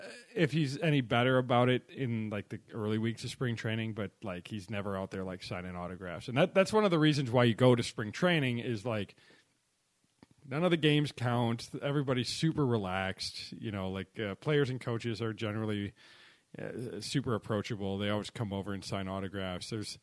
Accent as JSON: {"language": "English", "region": "Wisconsin", "country": "United States", "said": "obviously we're from Wisconsin. I mean, I don't know if that's obvious to our Japanese listeners, but we're all from Wisconsin."}